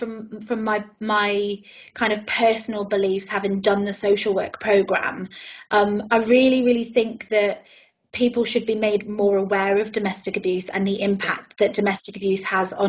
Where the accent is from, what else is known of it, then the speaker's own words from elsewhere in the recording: South West England, United Kingdom; accent: Somerset; Now, my Somerset accent was coming through then, wasn't it, later?